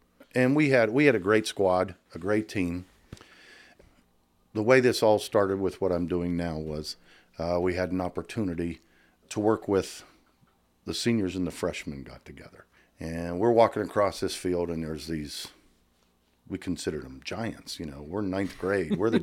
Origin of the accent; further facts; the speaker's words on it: Meadville, Pennsylvania, United States; I was born and raised in Meadville, Pennsylvania, the far northwest corner. Pennsylvania, the snow country.